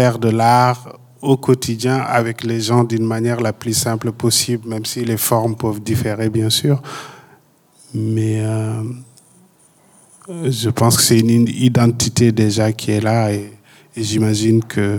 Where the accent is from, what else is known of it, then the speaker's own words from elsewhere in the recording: Fouta, Senegal; Je pense que dans la vie au Sénégal, en tout cas moi là où j'ai grandi dans le Fouta, tu vois, les choses quotidiennement sont collectives, quoi.